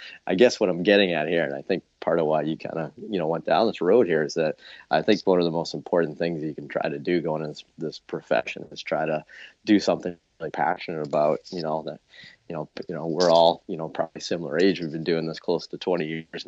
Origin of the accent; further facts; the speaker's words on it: Boston, Massachusetts, United States; I mean, growing up in Boston, obviously, it's, you know, one, it's a sports town, I guess.